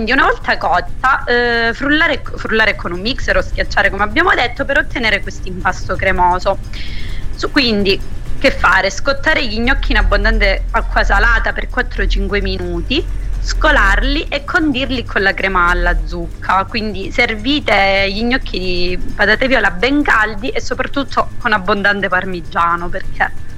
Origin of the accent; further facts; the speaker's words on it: Acri, Calabria, Italy; No, in realtà io sono calabrese, in particolare di Agri, in provincia di Cosenza.